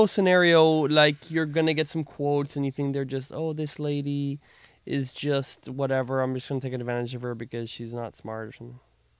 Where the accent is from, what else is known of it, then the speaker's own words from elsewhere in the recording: Miami, Florida, United States; And I grew up in Miami, and the schools, I don't know if they're good or not.